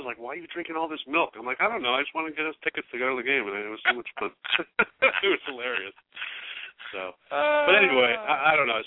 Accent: Clark, New Jersey, United States; I grew up in Clark, New Jersey, a suburb, like near Elizabeth Railway, about 20 minutes from Manhattan.

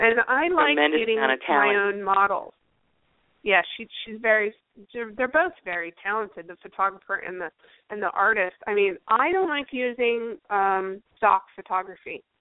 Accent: California, United States; moved away as an adult; Oh, no, because I was originally from California. So that's why I don't sound like a New Jersey girl. I moved here 12 years ago. So I don't have a Jersey accent.

